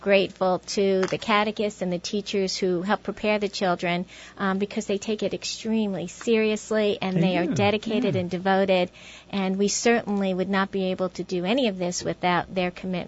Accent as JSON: {"language": "English", "region": "New York", "country": "United States", "tie": "born or raised there", "lives_now": "Newtown, United States", "said": "growing up in New York, I went to a Catholic grade school on Long Island."}